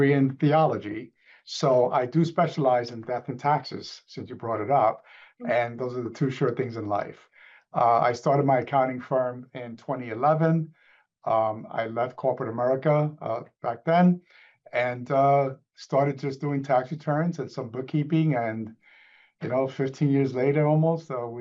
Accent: New York City, New York, United States; I'm originally from New York City, went to Pace University, and then moved to the Philadelphia region

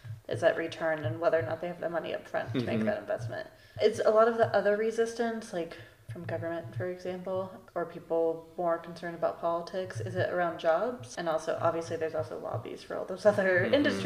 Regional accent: Florida, United States; and I'm from Florida originally

